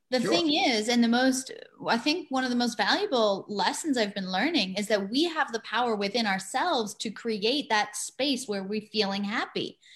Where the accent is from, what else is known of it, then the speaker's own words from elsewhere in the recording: Canada; I was living in Ecuador in the sunshine every day, and I'm Canadian, so I was cold and I was getting away from the cold.